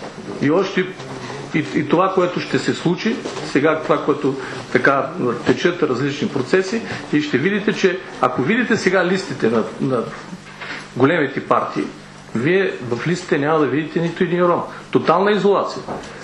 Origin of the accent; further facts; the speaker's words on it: Stara Zagora, Stara Zagora Province, Bulgaria; Примерно ще ви кажа един град, поне съм старозагорец. Стара Загора